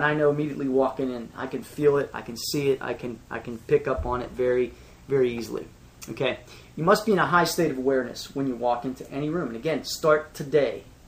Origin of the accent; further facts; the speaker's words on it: Pittsburgh, Pennsylvania, United States; I grew up in Pittsburgh, so I know the Pittsburgh accent.